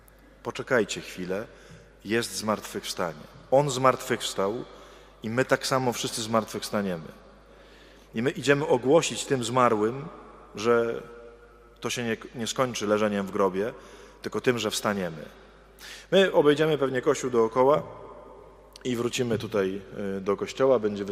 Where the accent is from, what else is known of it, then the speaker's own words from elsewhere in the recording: Kraków-Częstochowa Upland, Poland; Ja pochodzę z Jury Krakowsko-Częstochowskiej.